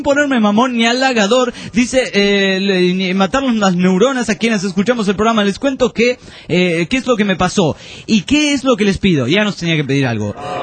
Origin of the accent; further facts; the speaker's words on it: Formosa, Argentina; Hola amigos … soy de Formosa, el norte argentino, che.